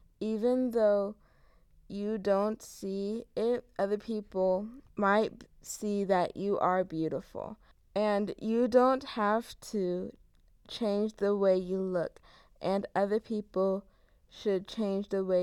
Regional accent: Pennsylvania, United States; born there; now in Tucson, United States; I was born in Pennsylvania. I'm 15 years old, and I go to the ASDB.

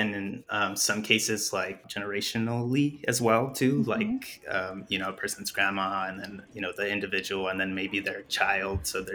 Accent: Douglas, Arizona, United States; I went back to my hometown, which is Douglas, Arizona, and Agua Prieta, Sonora, Mexico, where all my family is, all my friends

